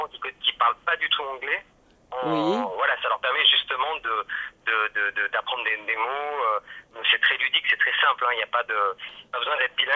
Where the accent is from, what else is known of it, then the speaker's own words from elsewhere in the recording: Auvergne-Rhône-Alpes, France; et moi je suis plutôt un Savoyard, je suis un Français vraiment, mm-hmm. Pas un bon accent, j'ai un très mauvais accent